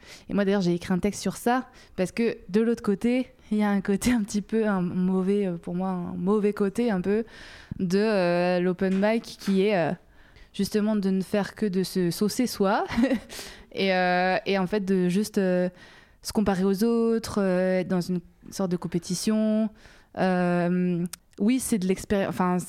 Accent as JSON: {"language": "French", "region": "Réunion", "country": "France", "tie": "born or raised there", "said": "comme j'ai grandi à La Réunion, là-bas, on écoute beaucoup de tout ce qui est musique dancehall, reggaeton, tout ça."}